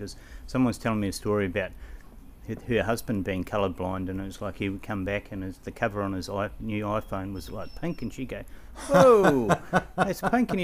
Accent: Auckland, New Zealand; Oh, I grew up in Auckland, so that's where I spent all my formative years, I guess.

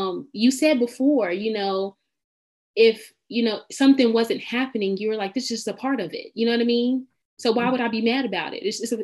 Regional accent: Oklahoma, United States; I know I have a lot of listeners in Atlanta. I'm from Oklahoma.

